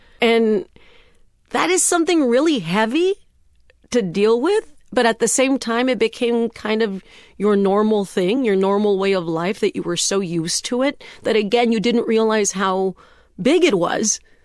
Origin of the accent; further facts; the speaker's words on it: McAllen, Texas, United States; in the border town that I grew up in McAllen, Texas, it's a border town.